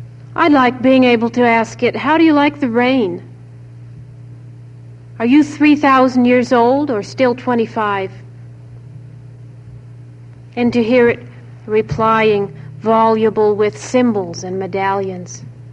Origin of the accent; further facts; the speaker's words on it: California, United States; My hometown is the center for the Rosicrucians, and I grew up visiting the Rosicrucian Museum and looking at the mummies and the shrunken heads.